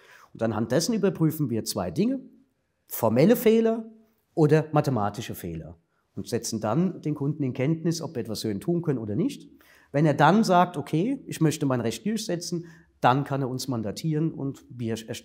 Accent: Frankfurt, Hesse, Germany; Ja, richtig, ich komme aus Frankfurt.

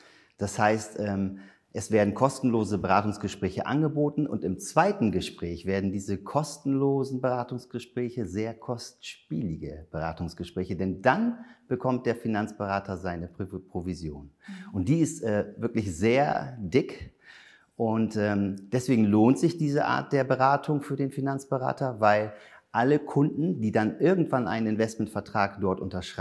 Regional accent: Denmark; Ich komme aus Dänemark. Ich wohne in Dänemark, bin kurz über die Grenze gesprungen und lebe dort auf der Insel Als. Sehr schön und tolle Umgebung, nette Menschen.

